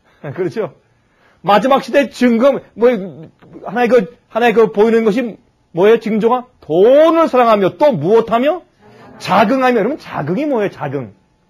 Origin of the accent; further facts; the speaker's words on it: South Korea; 우리는 한국 사람 배달 민족이에요.